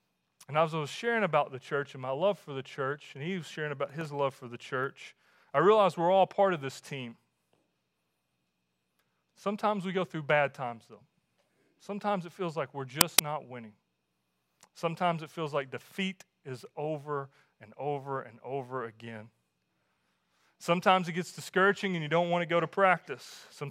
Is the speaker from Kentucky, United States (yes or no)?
yes; Kentucky, United States; I remember the day we were playing Estill County and growing up in Powell County.